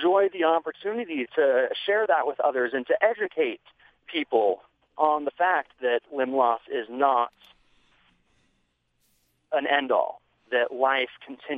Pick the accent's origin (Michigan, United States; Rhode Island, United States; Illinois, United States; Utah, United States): Utah, United States; Logan; now in Ridgway, United States; Yes, I grew up in Logan, in North Logan